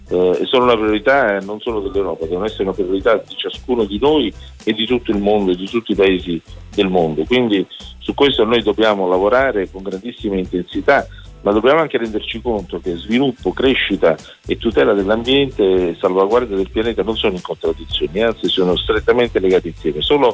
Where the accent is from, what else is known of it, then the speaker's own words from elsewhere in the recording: Naples, Campania, Italy; La ragione per la quale siamo a Napoli non è solo perché io sono napoletano